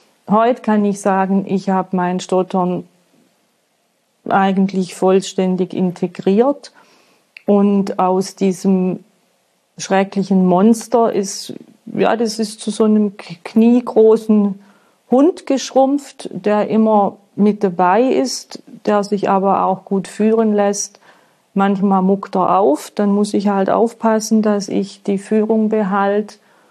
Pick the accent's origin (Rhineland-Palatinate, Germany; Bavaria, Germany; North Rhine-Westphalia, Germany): Bavaria, Germany; born there; now in Berlin, Germany; Ich bin im Allgäu geboren und lebe und arbeite seit einigen Jahren in Berlin.